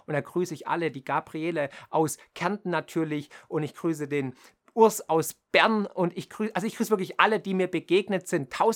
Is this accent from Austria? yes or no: no; Baden-Württemberg, Germany; ich bin ja Schwabe und Ökonom.